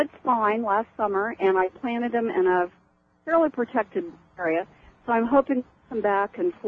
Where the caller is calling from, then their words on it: Ohio, United States; I'm calling from Logan County, Ohio.